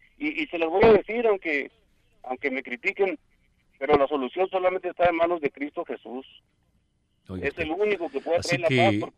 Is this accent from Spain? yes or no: no; Ciudad Juárez, Chihuahua, Mexico; Yo me crié en Ciudad Juárez